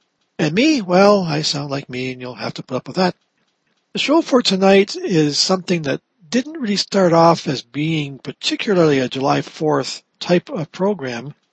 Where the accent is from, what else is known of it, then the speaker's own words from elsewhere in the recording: Canada; And forgive me as a Canadian if I'm not really up on the details of the finer points of American history